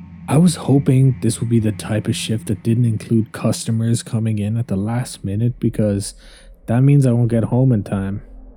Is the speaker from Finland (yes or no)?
yes; Finland; English is a second language; I'm from Finland, so I apologize if my English is a bit clunky.